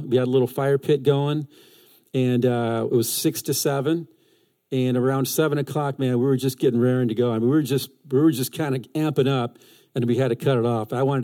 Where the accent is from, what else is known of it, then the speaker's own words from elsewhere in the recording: California, United States; I'm from California. I grew up playing tennis outdoors, so you can probably guess which season I love the most.